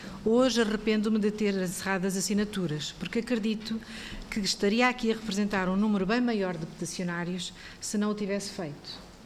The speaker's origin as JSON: {"language": "Portuguese", "region": "Lisbon", "country": "Portugal", "tie": "born or raised there", "said": "eu tenho 49 anos, sou natural de Lisboa"}